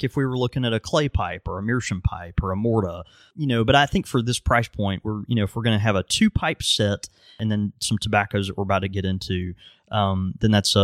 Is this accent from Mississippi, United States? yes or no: yes; Mississippi, United States; I am from Mississippi, so math doesn't come naturally.